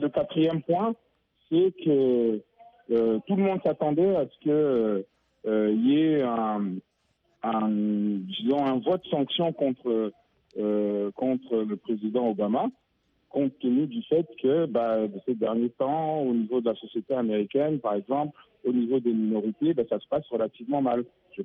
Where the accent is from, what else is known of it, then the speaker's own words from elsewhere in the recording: Brazzaville, Republic of the Congo; Bah, disons que chez nous à Brazzaville, on ne voyait pas du tout les choses comme ça.